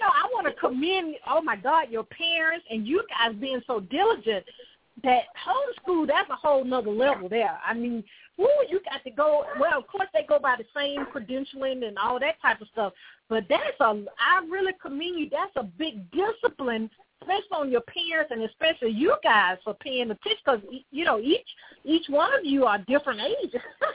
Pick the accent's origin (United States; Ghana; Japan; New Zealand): United States; Birmingham, Alabama; Now, y'all didn't tell me y'all were going to my hometown now. You know, I'm from Birmingham.